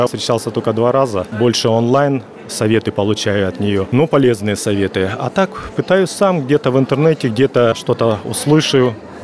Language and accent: Russian; Omsk, Omsk Oblast, Russia; собачку мою зовут Юси, лабрадор, ретривер. Мы приехали из Омска.